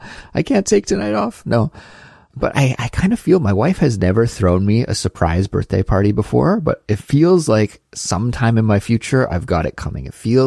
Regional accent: Canada; now in South Korea; when I was a kid and growing up in Canada

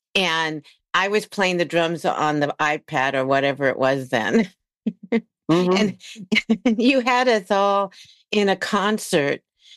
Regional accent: East Coast, United States; Do you know that I grew up on the East Coast

